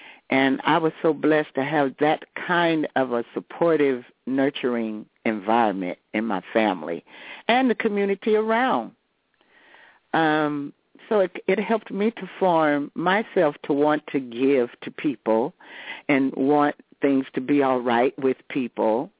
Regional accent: Meridian, Mississippi, United States; when I was growing up in Meridian, Mississippi, with my grandmother, who was a very, very active woman in the community and who was a teacher.

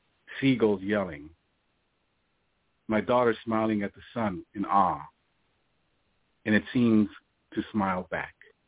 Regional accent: Southwest, United States; I grew up in the Southwest, and in a city.

